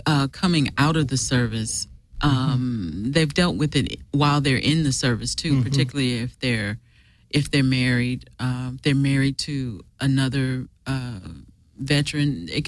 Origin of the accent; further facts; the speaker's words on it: Great Lakes, Illinois, United States; born there; So I'm an Air Force mm. brat, born in a Navy hospital. I was born in Great Lakes Hospital.